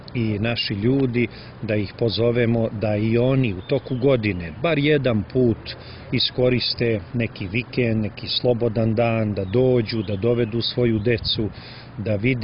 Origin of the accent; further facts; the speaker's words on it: Montenegro; iz Crne Gore nadahnut duhovnim gospodarom Crne Gore